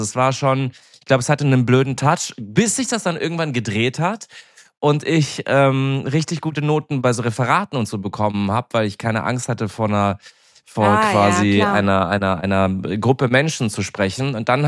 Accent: Munich, Bavaria, Germany; ich komme aus München.

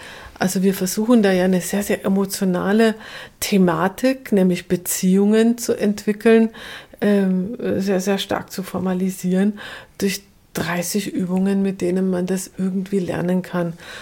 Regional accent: Bavaria, Germany; Bei uns in Bayern

